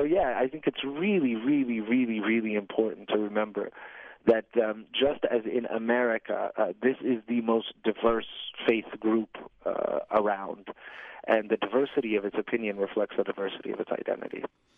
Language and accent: English; United States; I mean, it would be very difficult to you know, like I'm an American Muslim.